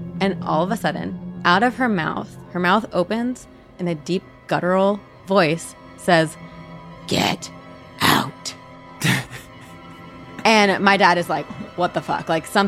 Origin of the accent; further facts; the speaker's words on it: New Jersey, United States; But growing up, when I was like 4, my sister was 6, we moved into a new house. I'm from New Jersey. Brand new built on farmland.